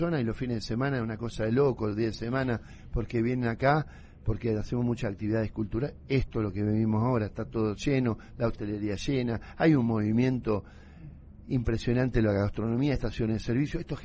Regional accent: Argentina; Yo soy de la Argentina, te lo dije, donde tu viejo te decía trabajar o estudiar.

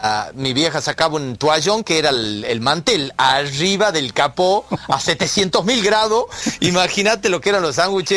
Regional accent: Tucumán, Argentina; como me caracteriza en todos los shows como buen tucumano

